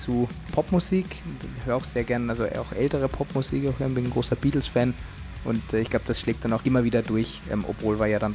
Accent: Austria; now in Germany; Ursprünglich komme ich aus Österreich.

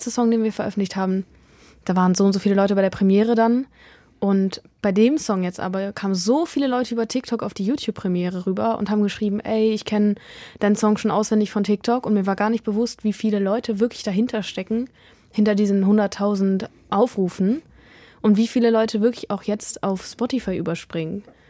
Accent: Hanover, Lower Saxony, Germany; now in Berlin, Germany; ich bin in Hannover geboren, aber total auf dem Land. Und ich war immer auf dem Land, es war immer total leise.

